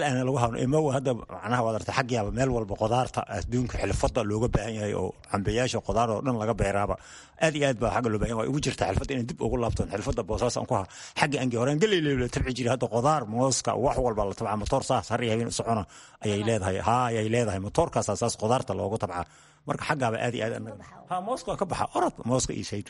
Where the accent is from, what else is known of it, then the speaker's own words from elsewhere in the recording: Kelafo, Somali Region, Ethiopia; Qallaafe ayaan ka imid birimadii hore, lug baanan aga imid.